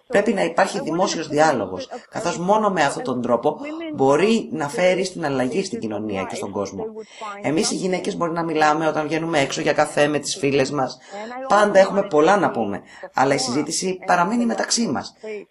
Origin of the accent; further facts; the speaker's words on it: New York, United States; also born or lived in South Africa / Greece; Εγώ γεννήθηκα στη Νότια Αφρική. Έχω ζήσει στην Ελλάδα, έχω ταξιδέψει και έχω δουλέψει ως δημοσιογράφος στη Μέση Ανατολή και μεγάλωσα στη Νέα Υόρκη.